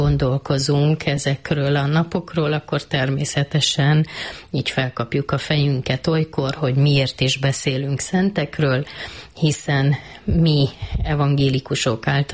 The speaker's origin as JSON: {"language": "Hungarian", "town": "Brașov", "region": "Brașov County", "country": "Romania", "tie": "born or raised there", "said": "hiszen Brassóban nőttem fel, de már 8-os voltam, amikor kiköltöztünk Bácsfaluba, és ott lett ő parókus lelkész."}